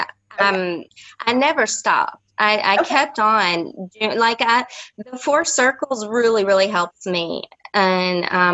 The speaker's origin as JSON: {"language": "English", "town": "Nashville", "region": "Tennessee", "country": "United States", "moved": "as an adult", "lives_now": "France", "said": "Yeah, I'm from Nashville, and I've been in France for like 25 years."}